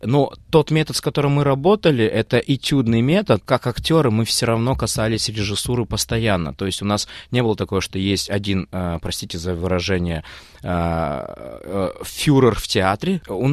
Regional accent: Almaty, Kazakhstan; я сам родом из Алматы и вырос, и большую часть жизни прожил в Алмате, то я вернулся в Алмату

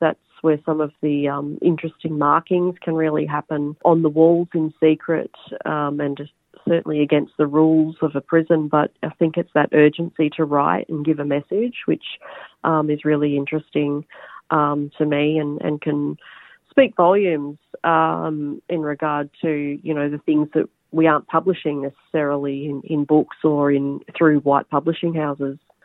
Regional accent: Albury-Wodonga, Australia; I'm originally from Albury Wodonga.

